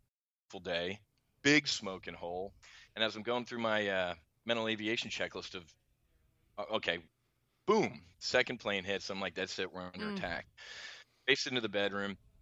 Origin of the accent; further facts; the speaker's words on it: New Jersey, United States; Growing up, I grew up in South Jersey, and my parents, one of six, we were Irish Catholic family, and they always preached service above self.